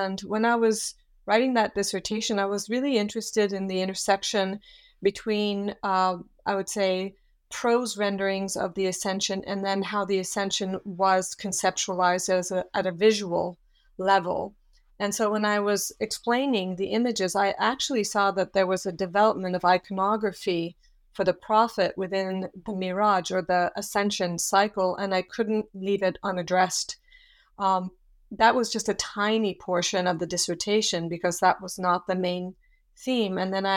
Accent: Switzerland; also born or lived in Australia / Yugoslavia; I had spent my whole life up till that point in Europe. I also had lived in Australia and in Yugoslavia, but I hadn't, and I am from Switzerland

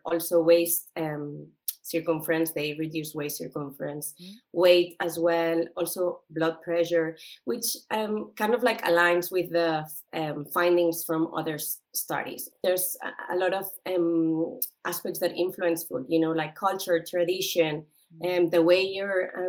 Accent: Barcelona, Catalonia, Spain; So yes, I'm from Barcelona, Spain.

